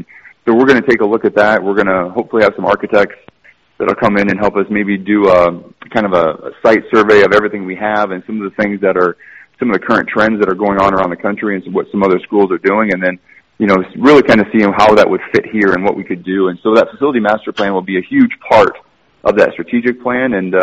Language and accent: English; Iowa, United States; Yeah, I grew up in Northeast Iowa, a small town, a great athletic community.